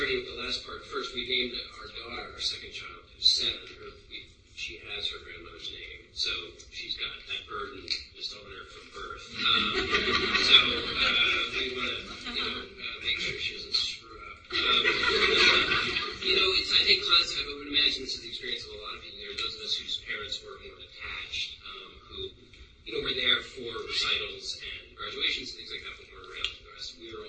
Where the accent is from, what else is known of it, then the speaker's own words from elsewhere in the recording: Virginia, United States; I live now across the river from where I grew up in Virginia, and we used to shoot 22s across the river, which means I was basically shooting at the house I now live in.